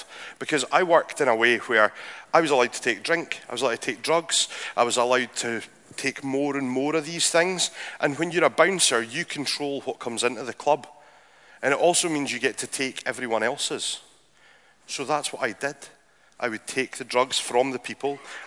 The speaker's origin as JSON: {"language": "English", "region": "Scotland", "country": "United Kingdom", "tie": "born or raised there", "said": "And growing up in Speyside, you know, there's not much demand for superstar DJs, so you've kind of got to work at it."}